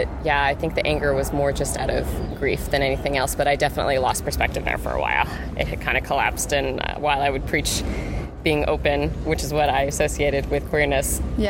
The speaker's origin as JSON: {"language": "English", "region": "the South", "country": "United States", "tie": "born or raised there", "said": "So I grew up in the South, in the States, and it was highly conservative."}